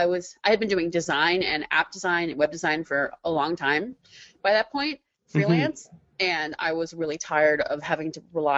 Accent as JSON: {"language": "English", "region": "Maryland", "country": "United States", "tie": "born or raised there", "said": "Suburban Maryland."}